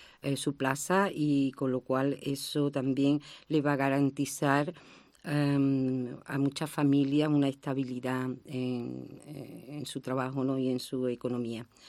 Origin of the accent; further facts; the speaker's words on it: Casariche, Andalusia, Spain; es muy gratificante trabajar uno por su pueblo. Y a mí todavía me quedan muchas energías para seguir trabajando por Casariche.